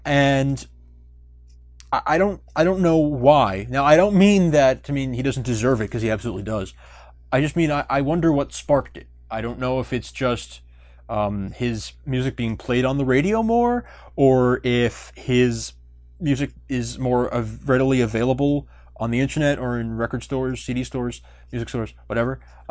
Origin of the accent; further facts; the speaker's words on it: New York, United States; Now, I'm from New York, and he's a Long Islander